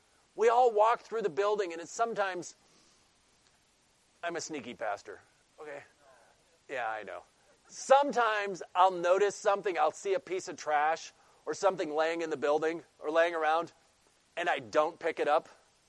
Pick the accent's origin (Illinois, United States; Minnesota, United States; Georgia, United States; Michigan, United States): Michigan, United States; Oh, we're from Michigan.